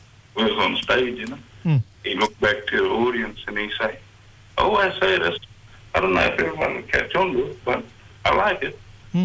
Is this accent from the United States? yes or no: no; Mareeba, Queensland, Australia; now in Cairns, Australia; like when I come to Cairns from Mariba.